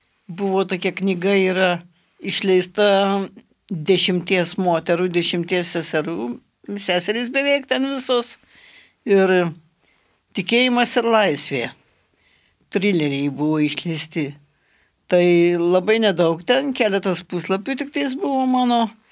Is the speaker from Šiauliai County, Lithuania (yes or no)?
yes; Kelmė, Šiauliai County, Lithuania; born there; Gimiau Kelmėj kaime, Labūnų kaime, ir tėvai tuoj pat netrukus persikėlė į savo statytą namelį, tai brolis jau gimė dar arčiau Kelmės. Ir nuo 7 metų pradėjau lankyti mokyklą, jau gyvenom Kelmėj, persikėlė į Kelmę.